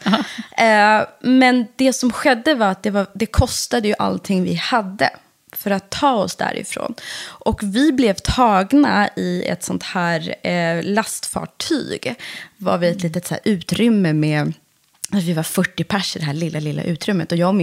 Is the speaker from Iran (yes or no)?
yes; Iran; Swedish is a second language; now in Sweden; Jag är från Iran i grunden. Mm. Och vi var på väg. Vi flydde precis som den första stora vågen på 80-talet på grund av kriget.